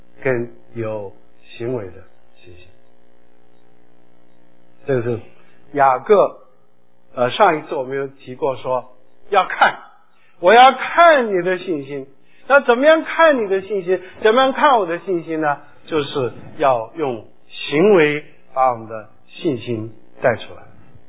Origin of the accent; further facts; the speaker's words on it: Guangdong, China; 像广东，我们广东人骂人的时候就说你猴蠢呢